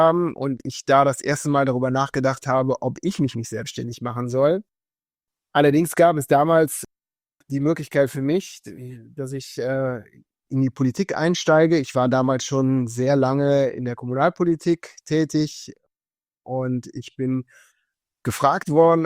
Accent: Bornheim, North Rhine-Westphalia, Germany; Ich bin in Bornheim bei Bonn geboren und aufgewachsen. Das ist eine 50.000 Einwohnerstadt, die bekannt ist für Spargel und ihren Obstanbau.

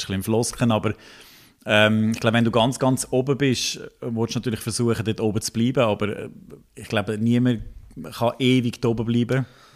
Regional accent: Schwyz, Switzerland; now in Lucerne, Switzerland; Ja, Zentralschweiz ist meine Heimat. Gell? Ich bin da aufgewachsen, ich bin aus dem Kanton Schweiz ursprünglich. Habe jetzt viele, viele Jahre oder lebe ich schon im Kanton Luzern.

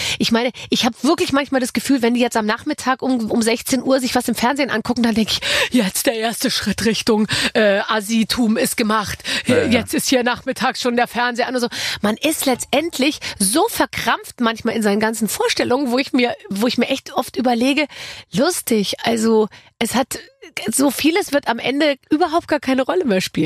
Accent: Gröbenzell, Bavaria, Germany; In so einem Vorort von München, in Gröbenzell.

